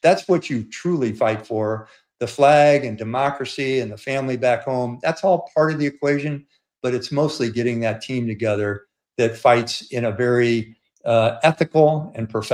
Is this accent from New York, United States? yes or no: no; St. Louis, Missouri, United States; Harkening back when I went to West Point from St. Louis, Missouri, which was my hometown